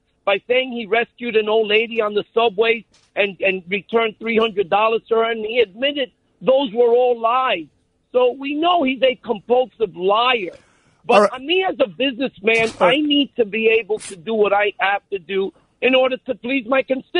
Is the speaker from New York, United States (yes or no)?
yes; New York City, New York, United States; Listen, I'm a New Yorker. I'm a capitalist.